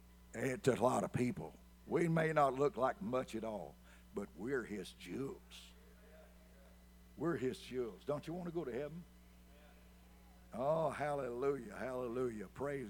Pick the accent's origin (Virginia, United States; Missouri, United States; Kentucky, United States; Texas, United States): Kentucky, United States; Marion; A few years ago, I was back in my hometown, Kentucky, Marion.